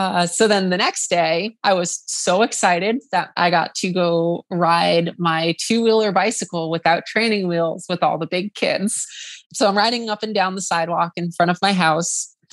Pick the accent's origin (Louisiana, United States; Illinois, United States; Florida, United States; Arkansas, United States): Florida, United States; West Palm Beach; South Florida in the West Palm Beach area. So my local racetrack that I would go to is called Okeechobee BMX.